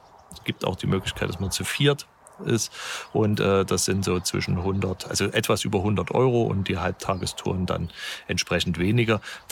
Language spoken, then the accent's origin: German; Leipzig, Saxony, Germany; ich kenne es also als Leipziger, das ist schon was Besonderes, dann an die Ostsee zu fahren.